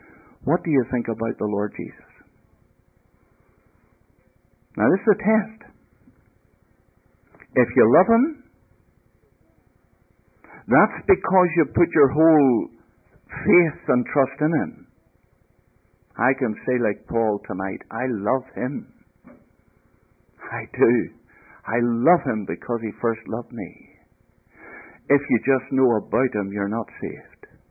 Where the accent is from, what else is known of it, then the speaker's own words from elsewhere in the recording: Belfast, Northern Ireland, United Kingdom; I was brought up in Donegal Road and Maranatha Sunday schools.